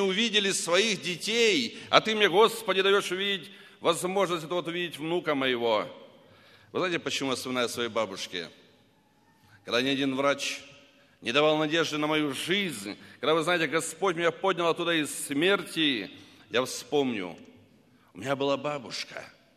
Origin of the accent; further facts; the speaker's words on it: Anapa, Krasnodar Krai, Russia; возвратился в свой родной город Анапа, откуда я родом, Краснодарского края